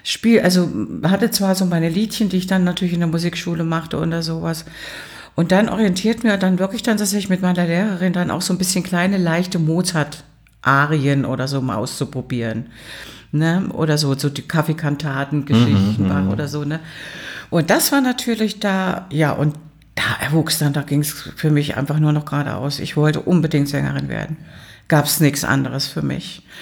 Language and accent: German; Thuringia, Germany; accent: Thuringian